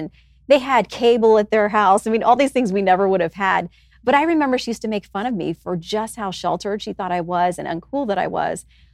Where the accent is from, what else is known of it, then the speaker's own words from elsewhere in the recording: Tallahassee, Florida, United States; I grew up in Tallahassee, so I had a full ride to Florida State academically, and it made sense to stay home and be in Florida